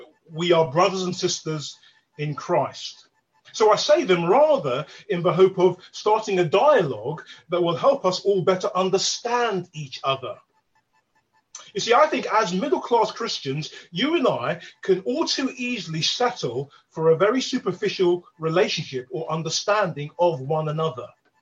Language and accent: English; Hackney, London, United Kingdom; Growing up in Hackney